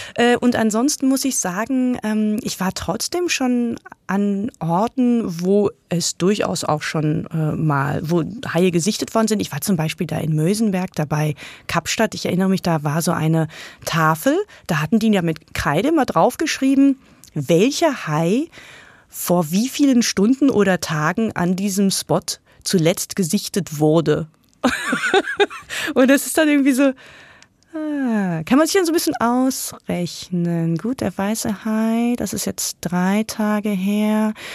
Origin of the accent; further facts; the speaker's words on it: Berlin, Germany; und das kennen Sie ja auch, als Berliner Surfer, dann ist man ja im Zweifelsfall auch immer überall fremd.